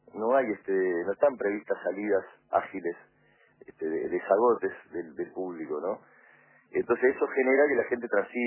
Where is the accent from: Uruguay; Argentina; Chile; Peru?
Uruguay; te queda la satisfacción como uruguayo